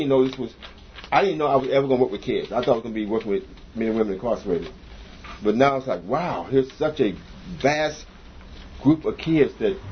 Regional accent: Midwest, United States; You know, because I come from the Midwest, it was a big deal.

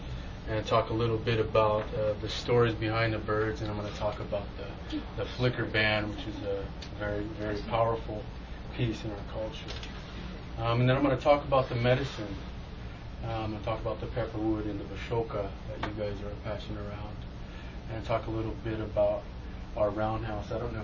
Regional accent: Point Arena, California, United States; I'm a Pomo from Poinarena, Manchester. And my great-grandmother's from Kashaya. And my great-grandfather's from Laytonville, California.

